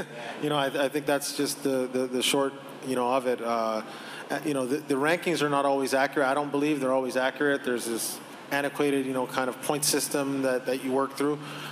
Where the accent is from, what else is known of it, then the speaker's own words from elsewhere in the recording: Canada; for me, just as a Canadian going into that, for me, it was about the strength of our nation